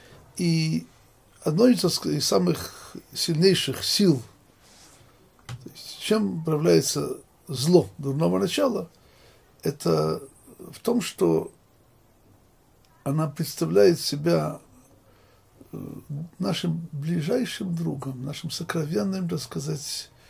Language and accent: Russian; Russia; я же вырос в Советской России